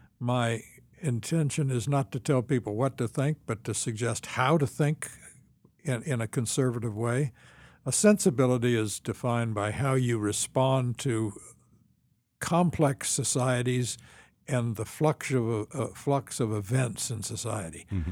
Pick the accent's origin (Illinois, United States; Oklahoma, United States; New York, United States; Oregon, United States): Illinois, United States; Champaign-Urbana; it began growing up in central Illinois. I grew up in Champaign-Urbana. My father was a philosophy professor at the University of Illinois.